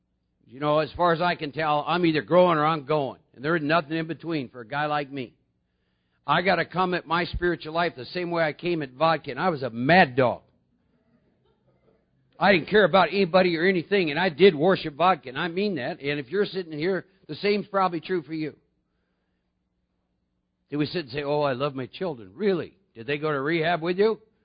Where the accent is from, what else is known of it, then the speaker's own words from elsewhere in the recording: Iowa, United States; I'm not a bad man. I was born and raised in Iowa. I was raised with good values. Norwegian people.